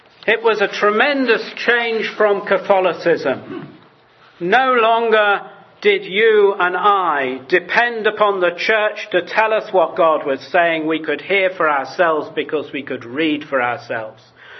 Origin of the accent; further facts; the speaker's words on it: Coventry, West Midlands, United Kingdom; born there; Coventry, I was born in Coventry.